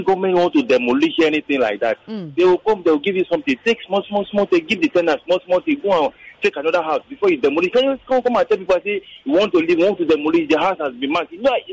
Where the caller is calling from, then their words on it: Agungi, Lagos, Nigeria; I'm calling from Agungi.